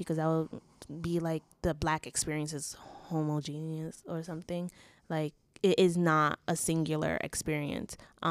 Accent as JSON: {"language": "English", "town": "New York City", "region": "New York", "country": "United States", "said": "I am not a Guatemalan citizen. I only go to visit. I am from New York City"}